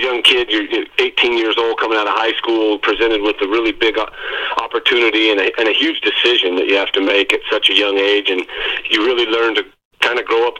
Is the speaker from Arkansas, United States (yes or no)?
no; Boise, Idaho, United States; Well, it was a great place to grow up. Boise, back when I was born in 74, wasn't quite like it is today.